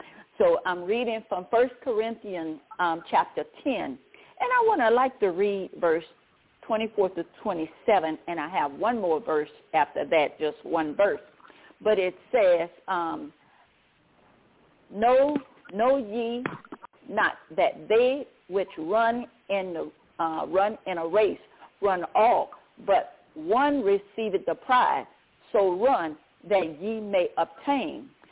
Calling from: Baton Rouge, Louisiana, United States; I'm calling from Baton Rouge, Louisiana.

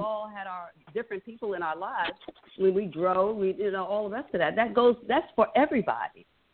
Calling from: Long Island, New York, United States; I'm calling from Long Island.

